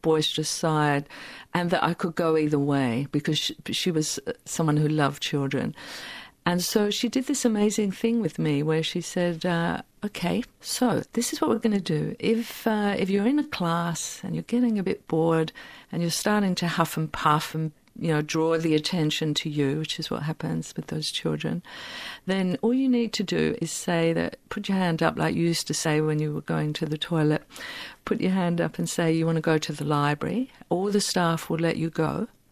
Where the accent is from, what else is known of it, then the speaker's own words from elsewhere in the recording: London, United Kingdom; So I'm born in England to very ordinary working-class parents in South London